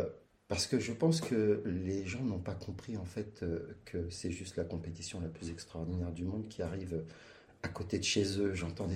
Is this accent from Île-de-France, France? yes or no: yes; Paris, Île-de-France, France; Écoute, en tant que Parisien